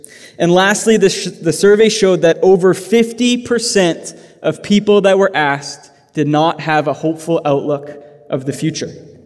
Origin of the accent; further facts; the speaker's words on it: Surrey, British Columbia, Canada; I grew up in Surrey, BC. I grew up in the church